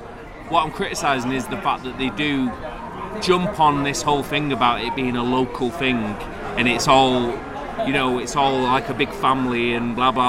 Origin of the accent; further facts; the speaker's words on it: Salford, North West England, United Kingdom; When that, obviously, I'm from Salford, you know. I'm from around the corner